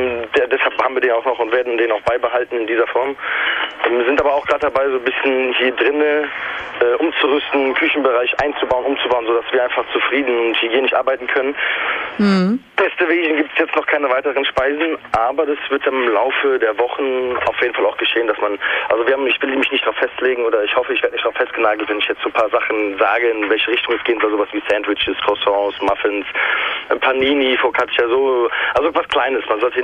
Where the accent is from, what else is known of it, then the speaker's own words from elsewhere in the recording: Frankfurt, Hesse, Germany; Also wir kommen beide aus Frankfurt, … gebürtig, ich nicht gebürtig.